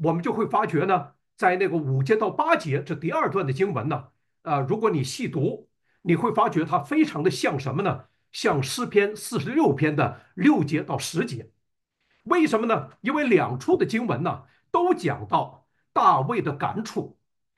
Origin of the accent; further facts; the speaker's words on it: China; now in United States; 作为我们中国人，国内的那个海外的，然后我们住在美国，美国的，然后呢，美国以外的